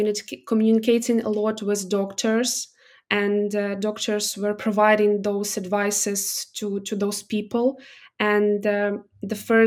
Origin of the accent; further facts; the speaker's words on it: Donetsk, Donetsk Oblast, Ukraine; moved away as an adult; because originally I was born in Donetsk, and when the Russia invaded Ukraine for the first time, I had to leave my hometown and to start over again.